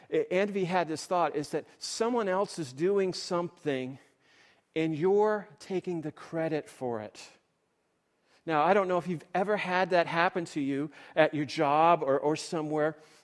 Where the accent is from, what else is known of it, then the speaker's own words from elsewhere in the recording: New England, United States; I come from New England. We are known to be cynics. We are known to be sarcastic.